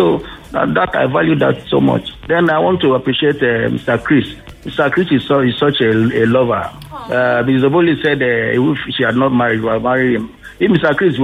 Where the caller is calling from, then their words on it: Ikoyi, Lagos, Nigeria; I'm calling from Ikoyi.